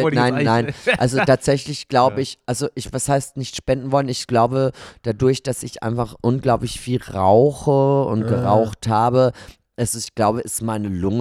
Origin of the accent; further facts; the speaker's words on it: Gmünd, Austria; Bei uns in Österreich heißt das ja Fasching.